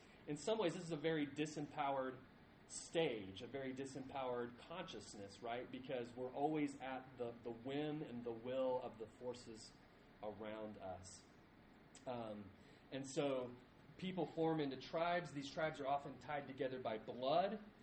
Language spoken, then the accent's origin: English; Cincinnati, Ohio, United States; born there; I like the Cincinnati Reds because I was born in Cincinnati.